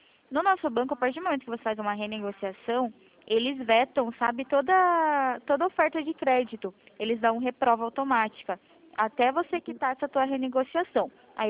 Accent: Curitiba, Paraná, Brazil; eu sou de Curitiba

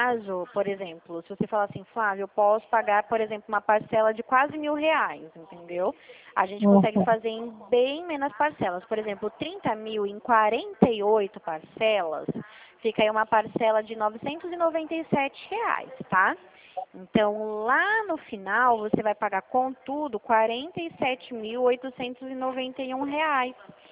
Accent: Dracena, São Paulo, Brazil; E eu sou de Dracena, no interior de São Paulo.

